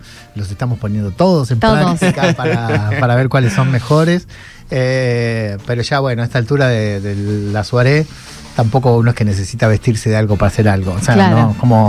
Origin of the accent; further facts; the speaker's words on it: Gálvez, Santa Fe, Argentina; now in Rosario, Argentina; cómo yo me vine de Galvez a Rosario